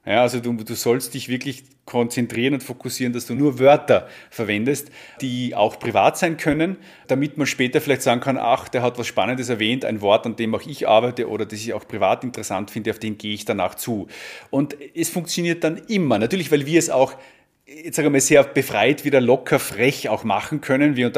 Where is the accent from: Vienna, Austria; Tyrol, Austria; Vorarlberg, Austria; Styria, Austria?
Tyrol, Austria; hier jetzt in meiner Heimatregion Tirol